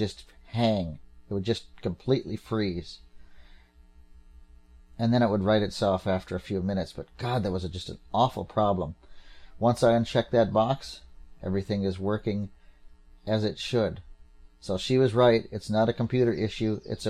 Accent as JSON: {"language": "English", "region": "Minnesota", "country": "United States", "said": "I'm not from down there. I'm from Minnesota."}